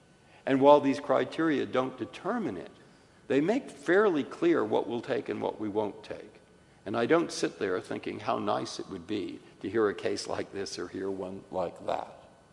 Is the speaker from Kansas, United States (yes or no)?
no; San Francisco, California, United States; born there; also born or lived in Massachusetts; I was born in San Francisco. I lived most of my life in Massachusetts.